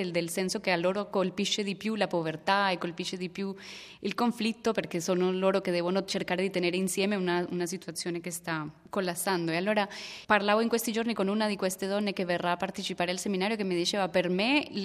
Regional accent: Colombia; in Colombia, che è il mio paese

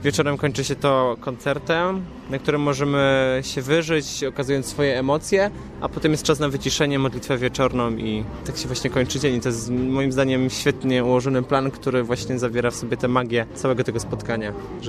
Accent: Krosno, Subcarpathian Voivodeship, Poland; jestem z Krosna.

